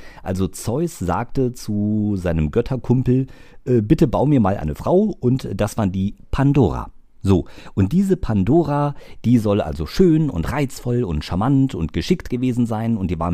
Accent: Taunusstein, Hesse, Germany; da war ich so 7, 8 Jahre alt und stand da bei uns im Freibad in Taunusstein-Hahn am Kiosk

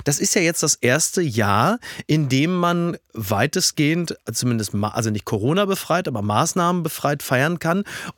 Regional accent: Castrop-Rauxel, North Rhine-Westphalia, Germany; in Castrop-Rauxel, wo ich herkomme

